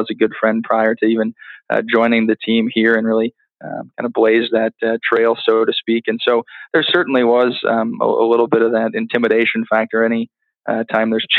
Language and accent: English; Midwest, United States; Interlochen was that place for a kid growing up in the Midwest